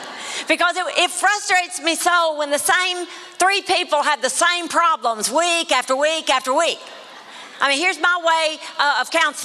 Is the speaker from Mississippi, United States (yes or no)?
yes; Mississippi, United States; accent: Mississippi; I grew up in Choctaw County, Mississippi. Hallelujah. You can tell a little bit of it still hangs in there.